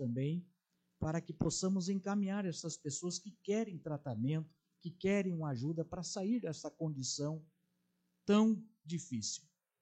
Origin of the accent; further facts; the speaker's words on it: Jataizinho, Paraná, Brazil; Somos brasileiros, somos cidadãos de Jataizinho, moramos aqui